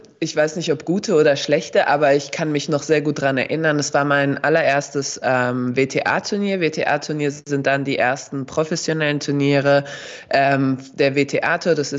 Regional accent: Darmstadt, Hesse, Germany; als Hessin und vor allem als Mittelhessin oder Südhessin, sage ich mal, Darmstadt, wir sind umgeben von Wald, viel Wald, wenig Wasser, also wir haben kein Meer

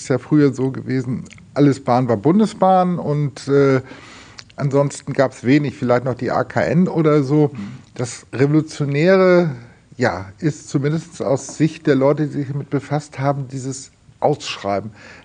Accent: Schleswig-Holstein, Germany; was ist denn für mich als Schleswig-Holsteiner in dieser Zeit besser geworden?

